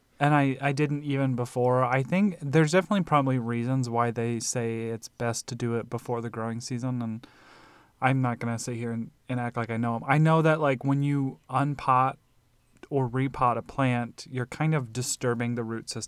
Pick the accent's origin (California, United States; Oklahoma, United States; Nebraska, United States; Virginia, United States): Nebraska, United States; also born or lived in Illinois; now in Arizona, United States; growing up in Nebraska and then in Illinois, south windows were always the ones that got all the direct sun